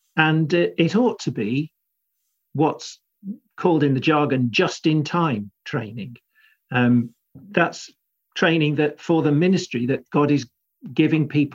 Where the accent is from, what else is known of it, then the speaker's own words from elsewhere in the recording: South East England, United Kingdom; So I grew up in South Buckinghamshire, just sleepy commuter village territory.